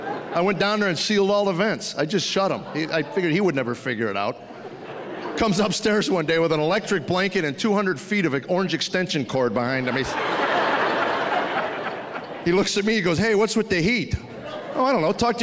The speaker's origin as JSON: {"language": "English", "country": "United States", "tie": "born or raised there", "said": "Yeah, I grew up in America before the lawyers took over."}